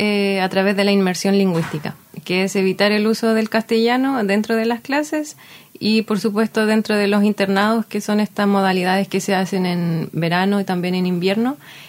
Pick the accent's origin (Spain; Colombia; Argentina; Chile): Chile; Concepción, Biobío; varios somos de acá de Conce